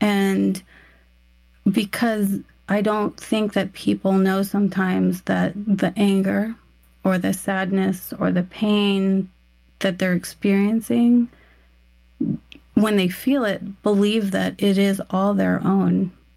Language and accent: English; Yuma, Arizona, United States; because I grew up in Yuma, Arizona. We're right on the border. And so there's a large Hispanic population